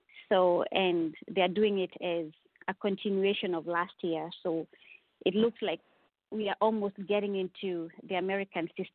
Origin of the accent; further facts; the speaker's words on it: Nairobi, Kenya; now in United States; I grew up in Kenya, outskirts of Nairobi, the capital city, and we grew up in a Christian family, and we were what you would call middle class